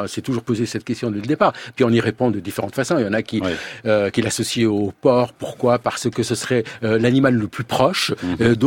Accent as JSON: {"language": "French", "country": "Switzerland", "said": "un Suisse, disons, puisque je viens de Suisse"}